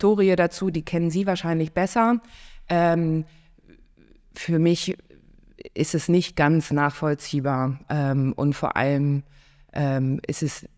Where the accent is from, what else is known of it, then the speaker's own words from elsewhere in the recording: Hamburg, Germany; ich als Hamburgerin empfinde das als Lebensader auch von Hamburg.